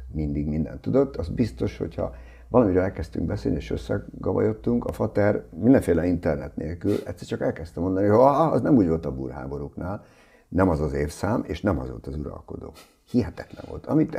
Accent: Lake Balaton, Hungary; Én ott nőttem föl egy fantasztikus helyen, ezt mindig eldicsekszem vele, két kastélyban, egy angol parkban nőttem fel a Balaton partján.

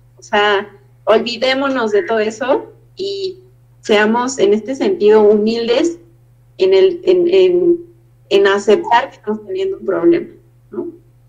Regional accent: Mexico; también como sociedad mexicana tenemos muy marcado esto

